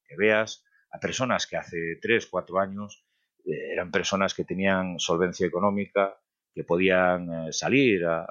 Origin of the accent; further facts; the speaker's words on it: Vilagarcía de Arousa, Galicia, Spain; yo en estos momentos estoy afortunadamente en mi tierra, en Galicia, en mi pueblo, Villa García de Arosa, en mi casa que tengo desde que nací.